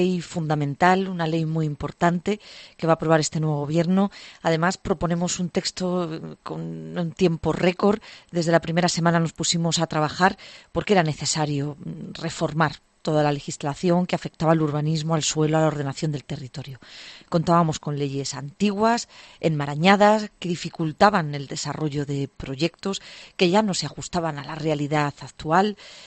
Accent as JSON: {"language": "Spanish", "region": "Andalusia", "country": "Spain", "said": "Estamos conscientes todos como sociedad andaluza"}